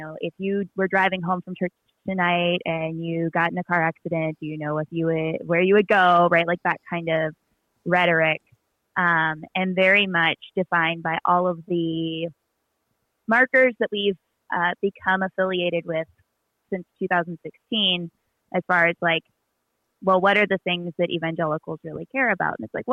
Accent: Appalachia, United States; So I was born and raised right on the West Virginia-Virginia border, so in the Appalachian Mountains, so Bible Belt

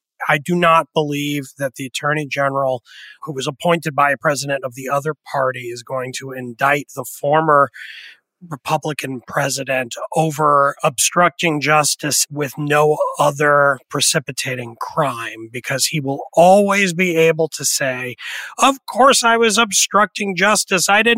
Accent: New York, United States; if not back to when I was a teenager growing up in the New York area

